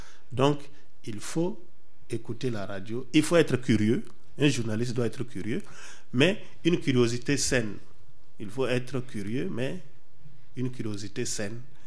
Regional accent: Burkina Faso; chez nous, au Burkina Faso, quand on finit ses études, on vous soumet à un stage.

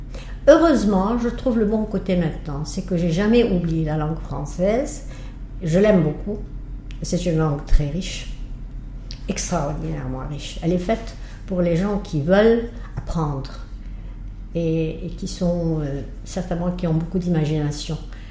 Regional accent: Egypt; je ne parle pas le turc. Et j'ai été seulement une fois dans ma vie à Istanbul, juste comme touriste. Maintenant, j'ai été élevée en Égypte.

